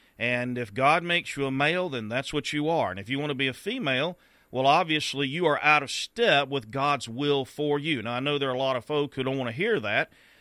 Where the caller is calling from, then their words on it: South Carolina, United States; This is near and dear to me in a very real sense, as I'm broadcasting from South Carolina.